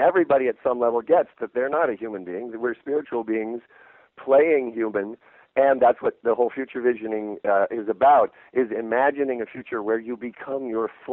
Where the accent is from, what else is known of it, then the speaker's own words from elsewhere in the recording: Utah, United States; So I was born and raised in Utah, surrounded by Mormons, and that just didn't fit.